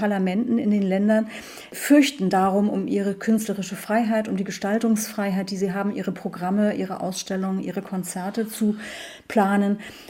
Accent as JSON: {"language": "German", "region": "Hamburg", "country": "Germany", "tie": "born or raised there", "said": "wir sind ja beide Großstädter, wir sind gebürtige Hamburger und haben ganz bewusst gesagt, Mitte 40, wir möchten was ganz anderes machen."}